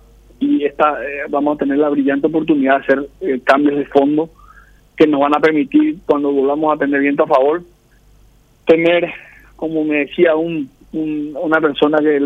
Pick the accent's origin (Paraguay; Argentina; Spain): Paraguay; vamos a ver si la logramos en algún momento como sociedad paraguaya.